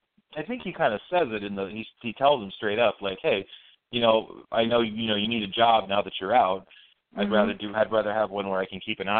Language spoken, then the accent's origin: English; New York City, New York, United States; I was trying to write about, you know, where I grew up in Brooklyn.